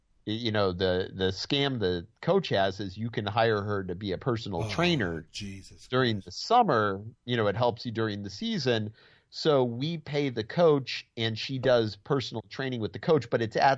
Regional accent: Burbank, California, United States; I just know from growing up in Burbank, Burroughs was always the sports school.

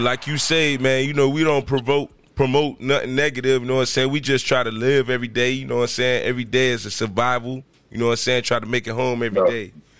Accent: Miami, Florida, United States; Like, you know, I'm from Miami, so we very diverse down here, you know what I'm saying?

